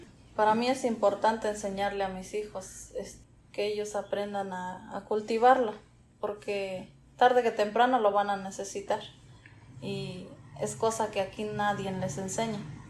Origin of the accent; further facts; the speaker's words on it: Hidalgo, Mexico; now in Quinton, United States; vengo de Hidalgo. Hidalgo, y ahora vivo en Quinton, New Jersey. Llegué en el 2006 por escasos de trabajo en México.